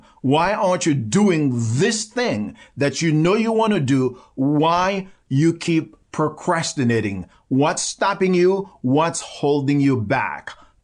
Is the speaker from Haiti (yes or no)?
yes; Port-au-Prince, Haiti; When I talk about poverty in my village and growing up in Port-au-Prince, the city of Haiti, in extreme poverty, sleeping on the floor in this little room infested with rats and roaches